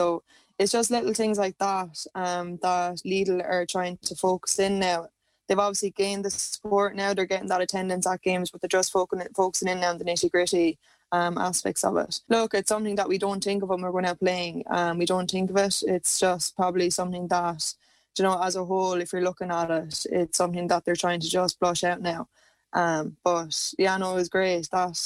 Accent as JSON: {"language": "English", "region": "Tipperary", "country": "Ireland", "said": "I suppose we're all from Tipperary and we love to see Tip people doing well."}